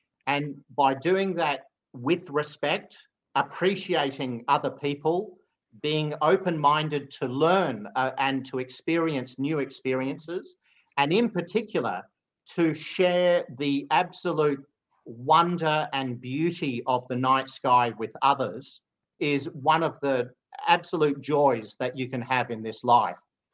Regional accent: Australia; Because my community, yes, it's here in Western Australia. Yes, I'm an Australian.

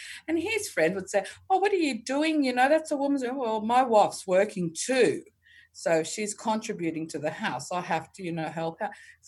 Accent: Australia; born there; I'm Australian born, but descent Turkish. Yeah. And obviously I have been brought up in a Turkish tradition and cultural families. My parents were educated.

